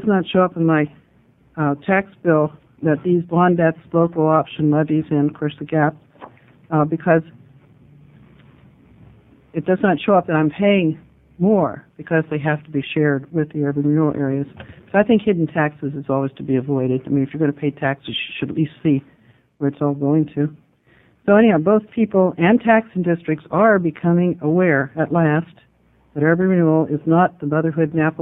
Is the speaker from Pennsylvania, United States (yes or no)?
yes; Pittsburgh, Pennsylvania, United States; I grew up in Pittsburgh in the heyday of steel mills, so I was not delighted to find that Coos County, where I now live in relatively clean air